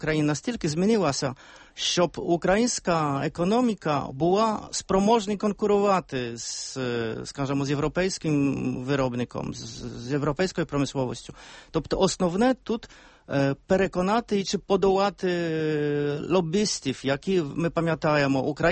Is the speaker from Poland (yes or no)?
yes; Poland; Я хочу сказати, як ми, поляки, бачимо перспективу європейського східного партнерства.